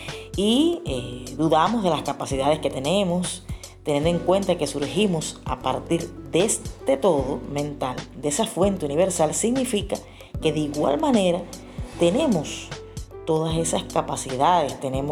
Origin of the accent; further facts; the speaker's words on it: Holguín, Cuba; mi amigo, mi hermano de mi tierra, Holguín